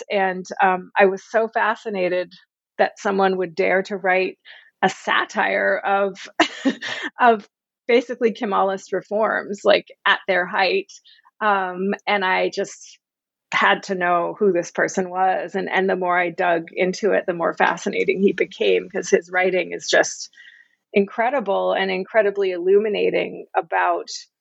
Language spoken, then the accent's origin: English; United States; I'm not a Turk, I'm an American.